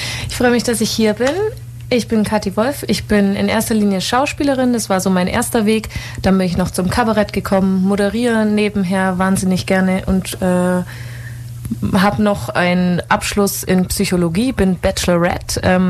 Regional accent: Weißenhorn, Bavaria, Germany; also born or lived in Leverkusen; geboren bin ich in Leverkusen. Bin sehr viel umgezogen, aber hauptsächlich immer in Weißenhorn aufgewachsen.

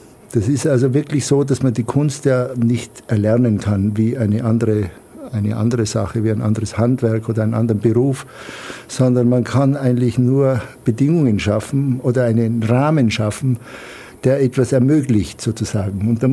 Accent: Tyrol, Austria; now in Germany; Ich komme aus Tirol, ich bin Österreicher, komme aus Tirol, bin da aufgewachsen und lebe aber schon lange Zeit in Deutschland und auch in New York und so weiter.

